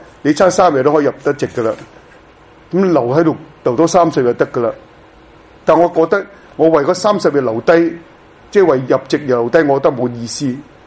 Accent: Hong Kong; 但至少都唔係為我哋香港人心咧係唔平安嘅

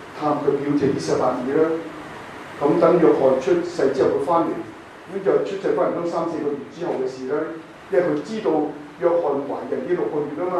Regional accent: China; 我中國人大量噶嘛，

